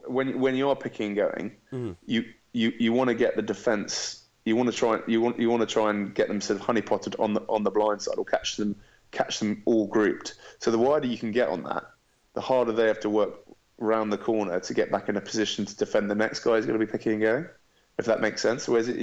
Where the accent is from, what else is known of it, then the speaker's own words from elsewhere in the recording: Zimbabwe; moved away; Well, I was born and bred Zimbabwe. I was Zimbabwe national, but then gave up passport to have a European passport. My dad's German, so I had a German passport.